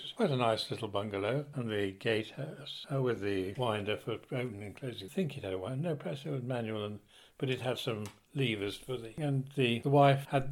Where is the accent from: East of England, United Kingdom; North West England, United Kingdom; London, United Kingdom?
East of England, United Kingdom; Melton Constable; I was born in Melton Constable in May Villa, and then I moved down to Grove House. This was in 1938, and went to school in Norfolk, in Thornage